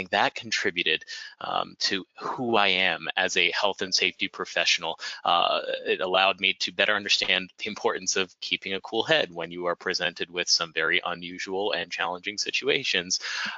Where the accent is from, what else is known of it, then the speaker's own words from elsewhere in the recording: District of Columbia, United States; I use the pronouns he, him, and I was raised outside of Washington, D.C.